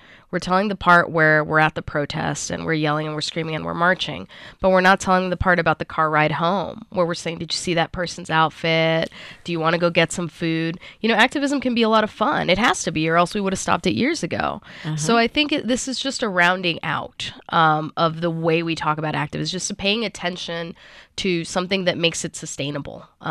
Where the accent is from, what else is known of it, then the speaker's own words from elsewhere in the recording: Miami, Florida, United States; first language Portuguese; English is a second language; Well, I grew up in Miami. My mother is Cuban. My father is Brazilian. So I grew up speaking English, Spanish, and Portuguese. Portuguese is my first language.